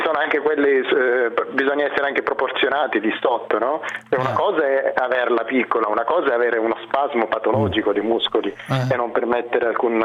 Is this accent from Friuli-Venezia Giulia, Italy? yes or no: no; Sicily, Italy; io siciliano precario che lavoro nella Bergamasca